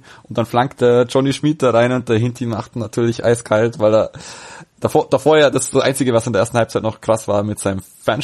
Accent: Augsburg, Bavaria, Germany; Kann man auch drüber meckern als Augsburger

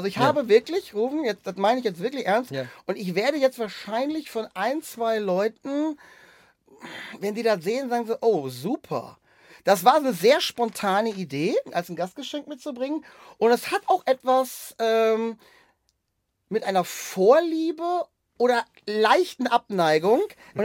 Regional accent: Germany; ich komme aus Deutschland, ich bin ein großer

